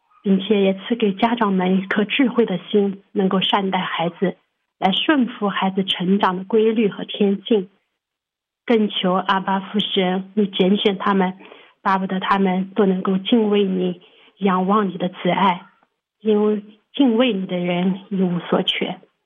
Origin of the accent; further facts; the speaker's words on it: Anhui, China; 大家好，我是安徽的